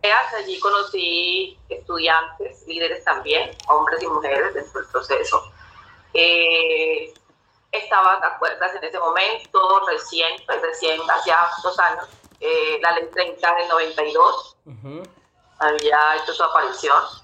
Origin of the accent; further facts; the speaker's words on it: Santa Marta, Magdalena, Colombia; born there; Sí, yo soy nacida en Santa Marta.